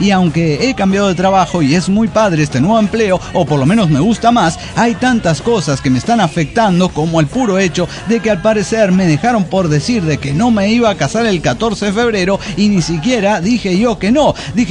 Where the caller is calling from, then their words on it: Carlos Pellegrini, Santa Fe, Argentina; hola, ¿cómo están, amigos? Soy el siestero de Carlos Pellegrini, Santa Fe, Argentina.